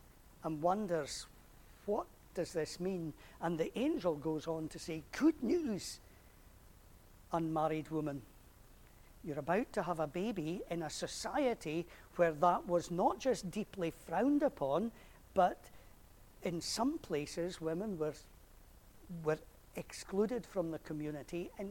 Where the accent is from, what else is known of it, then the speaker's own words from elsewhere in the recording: Galashiels, Scotland, United Kingdom; I grew up in Gala, hence I can call myself a Galilean.